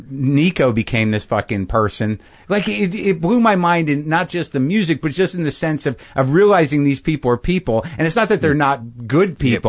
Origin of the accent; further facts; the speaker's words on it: Albuquerque, New Mexico, United States; My parents settled there. They're from Jersey originally, and I, somehow ended up, growing up in Albuquerque.